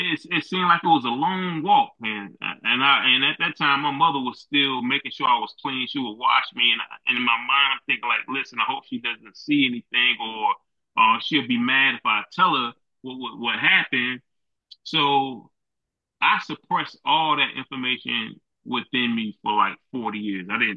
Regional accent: Goldsboro, North Carolina, United States; also born or lived in Brooklyn, United States; And most of my life, I grew up in Goldsboro, North Carolina.

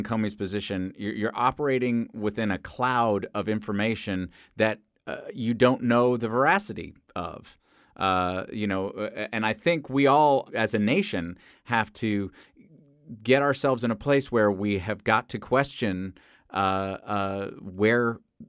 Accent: New York, United States; I grew up in New York.

